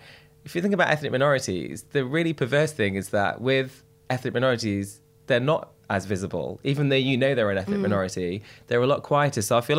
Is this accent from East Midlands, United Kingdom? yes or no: yes; Derby, East Midlands, United Kingdom; Sikh, I'm Indian, I'm working class, I'm a middle child. There are so many. I'm from Derby